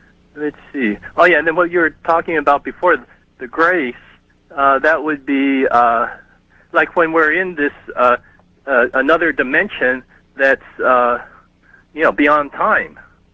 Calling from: Honolulu, Hawaii, United States; I'm calling from Honolulu, KHVH.

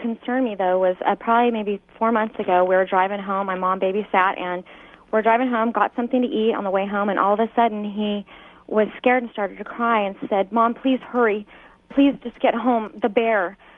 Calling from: Huntington Beach, California, United States; I'm calling from Huntington Beach.

